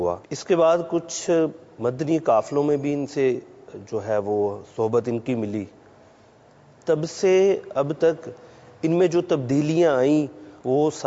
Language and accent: Urdu; Gujranwala, Punjab, Pakistan; میرا تعلق گجرانوالا سے ہے۔